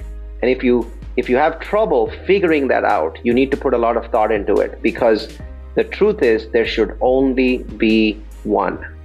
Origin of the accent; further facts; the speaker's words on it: India; now in United States; I think I'm Indian